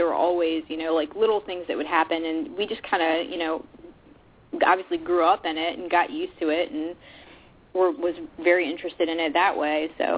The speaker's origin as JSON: {"language": "English", "town": "Blackstone", "region": "Virginia", "country": "United States", "tie": "born or raised there", "said": "I grew up in Blackstone, Virginia. Ended up moving to Richmond."}